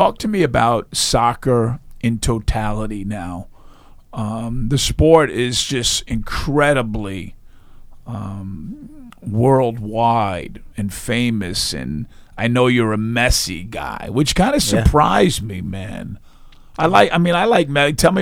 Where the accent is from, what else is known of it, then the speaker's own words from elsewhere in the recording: Hoboken, New Jersey, United States; I came from Hoboken, Northburg, and Hudson County.